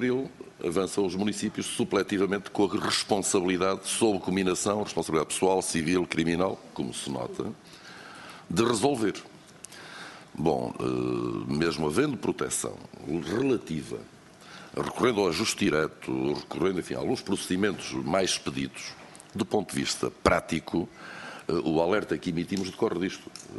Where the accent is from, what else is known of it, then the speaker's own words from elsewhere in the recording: Aveiro, Portugal; born there; Eu nasci no Val do Voga